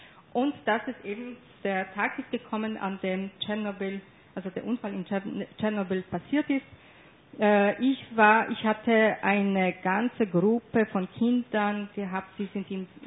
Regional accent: Poland; born there; Ja, ich bin in Polen geboren worden

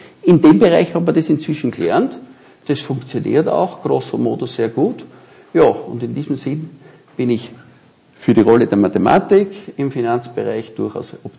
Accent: Linz, Upper Austria, Austria; erstens einmal bin ich ein Linzer. Und, also ich bin wirklich ein begeisterter Österreicher

